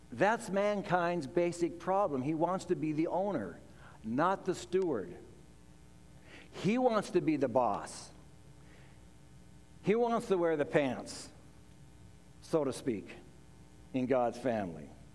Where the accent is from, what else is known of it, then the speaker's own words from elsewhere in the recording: Sumner, Washington, United States; I grew up in Sumner. On certain days when we were going to school in Sumner, we could smell the pulp mill in Tacoma.